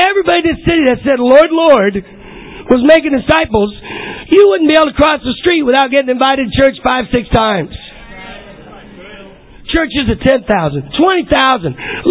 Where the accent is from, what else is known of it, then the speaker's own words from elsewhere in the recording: Chicago, Illinois, United States; I'm from Chicago. Tell Barack I'm here from the hometown.